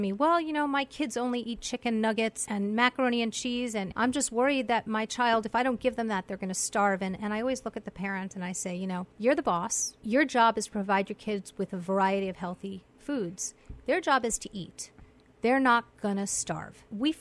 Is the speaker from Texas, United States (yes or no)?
no; Montauk, New York, United States; and there's one being launched in Montauk, in my hometown, and I'm going to join up.